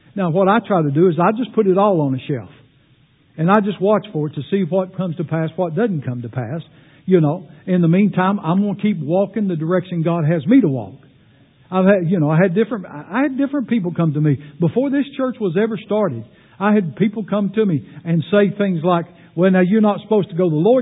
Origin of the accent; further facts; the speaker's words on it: Kentucky, United States; I was from Magoffin County.